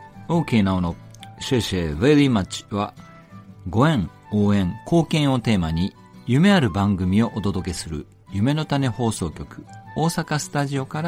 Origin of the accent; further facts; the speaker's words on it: Isahaya, Nagasaki, Japan; 長崎県諫早、私のふるさとなんですけども、帰省する予定だったんですね